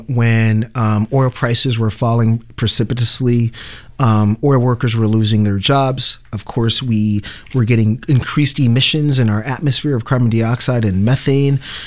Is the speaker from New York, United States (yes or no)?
yes; New York City, New York, United States; now in Seattle, United States; I live in Seattle, Washington. It's my adopted home for 2 years now. I'm originally from New York City.